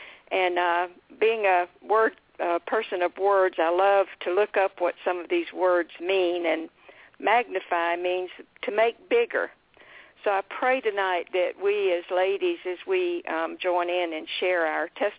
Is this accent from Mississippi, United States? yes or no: no; Florence, South Carolina, United States; I'm from Florence, South Carolina. I was saved at Emmanuel Baptist Church there, 11 years old, on Father's Day.